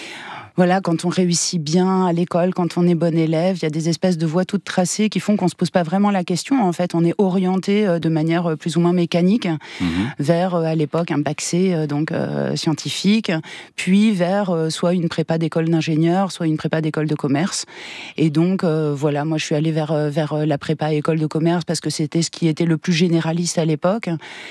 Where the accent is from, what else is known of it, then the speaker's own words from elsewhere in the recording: Paris, Île-de-France, France; Alors d'abord, moi je suis née effectivement à Paris et j'ai grandi à Paris. Donc j'étais vraiment une petite citadine jusqu'au bout des ongles.